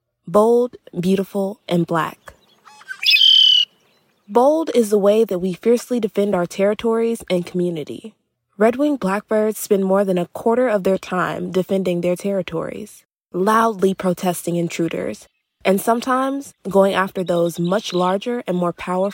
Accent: Great Lakes, United States; Growing up in the Great Lakes region, the red-winged blackbird was a familiar face in any marshy area

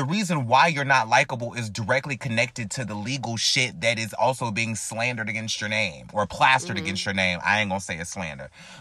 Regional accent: North Carolina, United States; now in Alabama, United States; No, I'm from North Carolina.

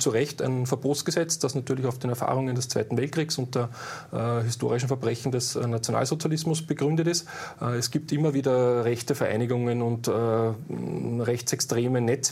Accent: Austria; Wir haben ganz, ganz viele Menschen bei uns in Österreich aufgenommen

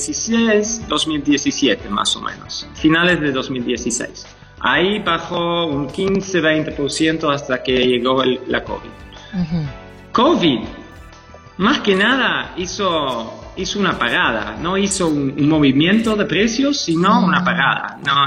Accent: Netherlands; Spanish is a second language; moved away; Y ni soy de aquí, ¿no? Soy holandés originalmente y emigré para acá.

